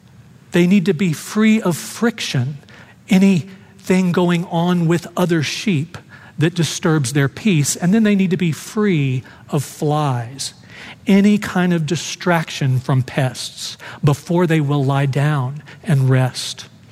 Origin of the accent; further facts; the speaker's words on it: Dallas, Texas, United States; I'm a city boy. I was raised in Dallas. We didn't have sheep in our backyard. I don't know much about country life or ranching or livestock.